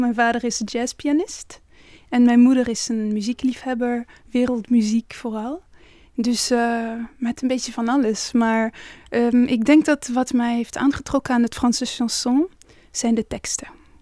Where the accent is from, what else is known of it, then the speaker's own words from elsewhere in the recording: Amsterdam, North Holland, Netherlands; born there; ik ben in Amsterdam geboren. Maar ja, inderdaad, ik ben 20 jaar later teruggekomen om op het conservatorium te studeren.